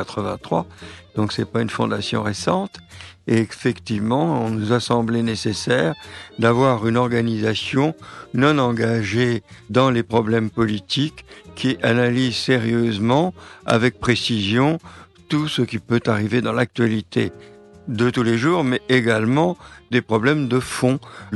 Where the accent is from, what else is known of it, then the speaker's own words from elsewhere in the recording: France; personnellement, je suis français, j'attache beaucoup d'importance à la défense de la langue française.